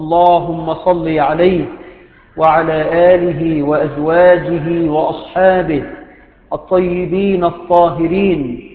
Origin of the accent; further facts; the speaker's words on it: Egypt; اللهم اجعل بلدنا مصر آمنة مطمئنة، رخاء سخاء